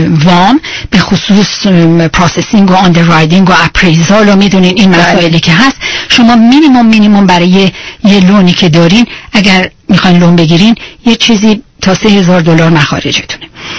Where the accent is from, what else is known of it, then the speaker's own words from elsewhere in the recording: Iran; من تنها ایرانی هستم که اونجا کار میکنم